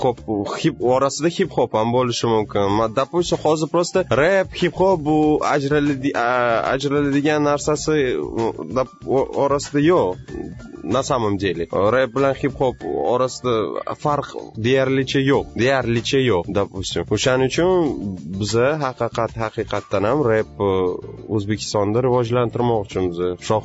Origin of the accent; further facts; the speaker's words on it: Samarkand, Samarqand Region, Uzbekistan; Tojik tilini ham, men tojik tilini ham o'rganganmiz. Shu maktabda, ko'chada, Samarqandda katta bo'lganmiz. Samarqandda juda ham ko'p tojiklar bor.